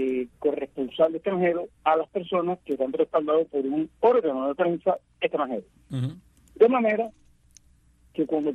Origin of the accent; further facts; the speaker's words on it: Cuba; soy un periodista cubano